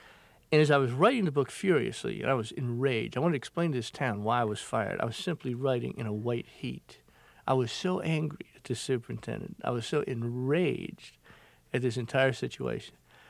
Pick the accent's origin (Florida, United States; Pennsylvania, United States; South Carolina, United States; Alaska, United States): South Carolina, United States; Beaufort; And I said … … from Beaufort, South Carolina.